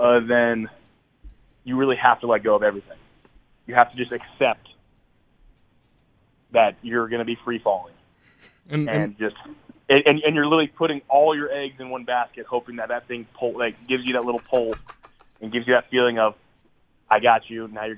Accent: California, United States; born and raised in the Bay Area

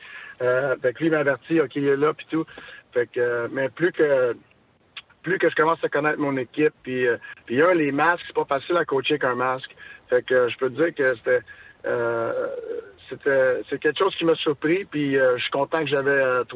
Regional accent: Montreal, Quebec, Canada; je viens de Montréal, ok. Fait que je sais comment que ça marche. J'avais le journal à Montréal chez nous tous les jours, tu sais, en grandissant.

